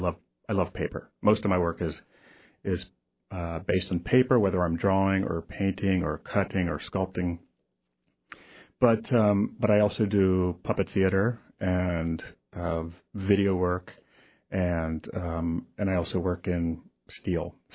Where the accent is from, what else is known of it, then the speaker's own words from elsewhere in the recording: Ohio, United States; now in New York City, United States; I live in New York City now, yes. I'm originally from Ohio.